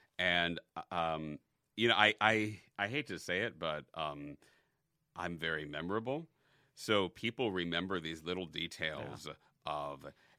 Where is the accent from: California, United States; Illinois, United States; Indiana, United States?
Illinois, United States; The North Chicago suburbs. Elgin, Schaumburg, Bartlett, Evanston, kind of bounced around.